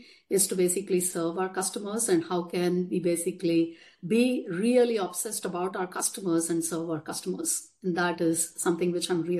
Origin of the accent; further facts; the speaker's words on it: India; moved away as an adult; now in United States; I went along to get a bachelor's degree in computer science engineering growing up in India. Then I came into the United States in 1992.